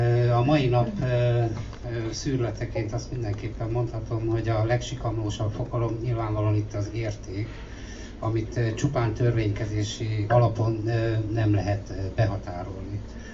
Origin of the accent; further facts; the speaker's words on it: Debrecen, Hajdú-Bihar, Hungary; Életszerűen a helyzet az, hogy egy vidéki nagyvárosban, mint ahonnan jövök Debrecen, egy színház van, és az több, mint csak egy jó művész színház.